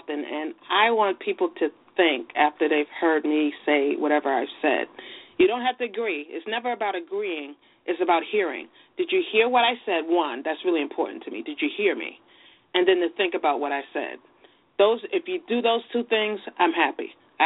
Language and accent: English; New York City, New York, United States; And then because I'm a New Yorker, the first place I went to perform was actually in Harlem.